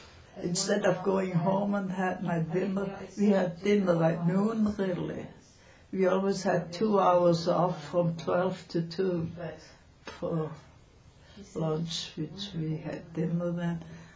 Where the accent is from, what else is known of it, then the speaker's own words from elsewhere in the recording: California, United States; Growing up in California.